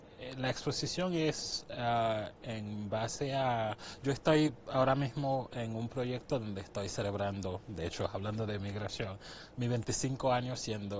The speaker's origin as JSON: {"language": "Spanish", "country": "Haiti", "also_born_or_lived": "Dominican Republic", "moved": "as an adult", "said": "Emigré de Haití a República Dominicana."}